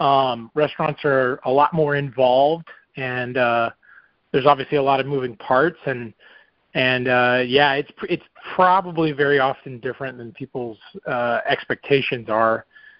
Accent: Smyrna, Tennessee, United States; also born or lived in Cleveland, Tennessee; but we moved up to Smyrna, which is a suburb of Nashville. When I was about six.

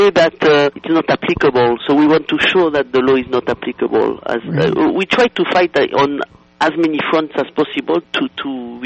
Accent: France; born or raised there

